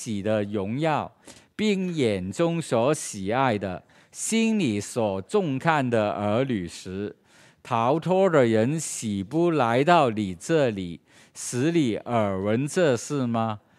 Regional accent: Hong Kong; 我们香港人以前也有很多骄傲，是不是、啊、我们有很多的储备、啊、我们有很好的飞机场

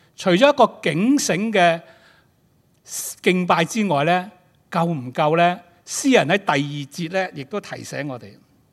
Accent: China; 我们中国人和这个近东人呢，原来都是这样的。

